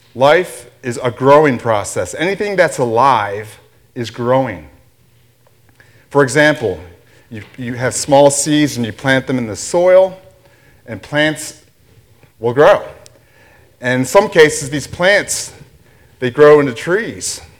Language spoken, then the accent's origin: English; Greeley, Colorado, United States; But I'm from Greeley